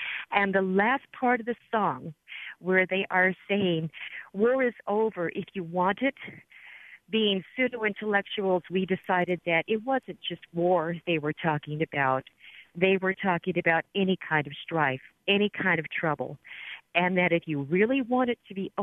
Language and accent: English; Oregon, United States; and I come from Oregon, and my father was also having some difficulty down in Wheatland, Oregon